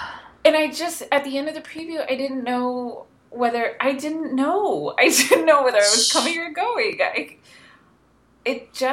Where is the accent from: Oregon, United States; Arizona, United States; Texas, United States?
Arizona, United States; Bisbee; also born or lived in Tucson, Arizona; So, I'm from Arizona, and I grew up in a tiny, tiny, tiny little town called Bisbee, where I spent the first 14 years of my life, and then I moved to Tucson for high school and college.